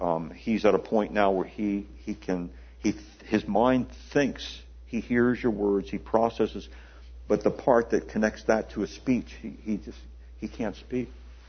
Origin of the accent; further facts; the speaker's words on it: Hagerstown, Maryland, United States; Some years ago, I was doing an internship in near my hometown, Hagerstown, Maryland.